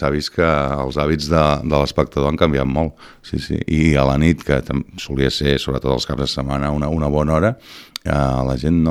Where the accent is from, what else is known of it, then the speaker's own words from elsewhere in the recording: Tordera, Catalonia, Spain; jo sóc de Tordera